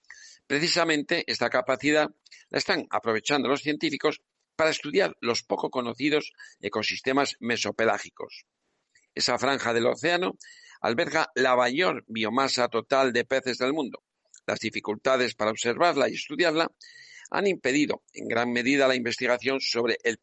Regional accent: León, Castile and León, Spain; Que León, mi tierra, que es la catedral de las truchas Fario, no creo que sea noticia.

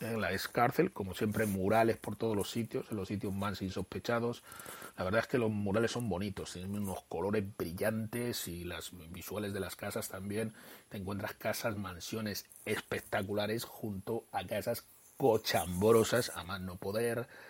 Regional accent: Spain; accent: Spanish; now in Chile; que llegué allí yo con mi, obviamente, cara de extranjero y mi acento de español, que es totalmente imposible de disimular. Y claro, como estoy acostumbrado a que todo en Chile se paga

